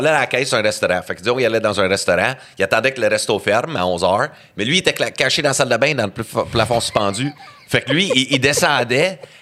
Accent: Joliette, Quebec, Canada; born there; also born or lived in Edmonton / Calgary / Cornwall; Fait que je suis né là, baptisé à Joliette, puis après ça, c'est là qu'on commence à faire le tour du Canada, là, sans arrêt.

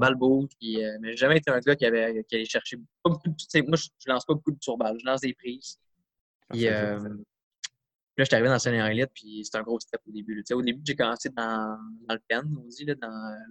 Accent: Boisbriand, Quebec, Canada; j'ai grandi à Boisbriand, après ça, j'ai fait Mirabel.

